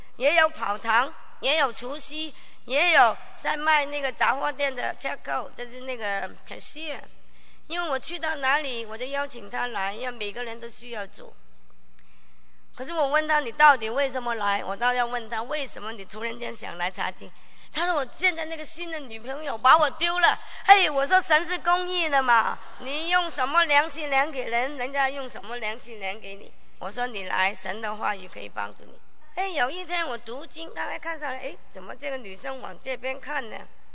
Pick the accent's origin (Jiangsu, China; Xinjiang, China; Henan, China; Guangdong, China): Guangdong, China; 广东人不吃最后一块的，我也不知道为什么，我是广东人。